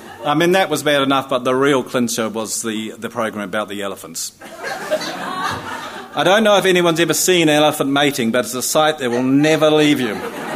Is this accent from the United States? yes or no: no; Tapawera, Tasman, New Zealand; also born or lived in Nelson; I was born in Nelson and actually grew up at Tapawera. And my father's family were just farmers, pretty simple, nice, honest New Zealand farmers.